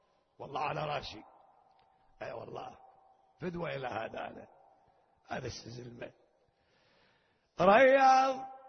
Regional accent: Iraq

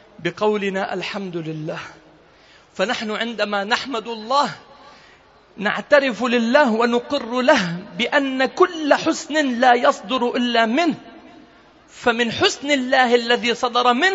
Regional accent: Lebanon; عندنا في لبنان إذا واحد مساء متعرقلة وراد يسوي شيء وما نجح معه، يقولوا فات بالحائط

